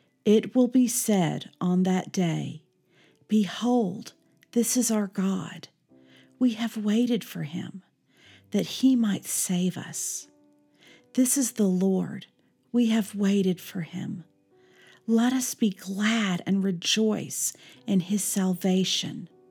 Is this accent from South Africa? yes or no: no; Vestavia Hills, Alabama, United States; Yes, I did grow up in Birmingham. I grew up in Vestavia Hills.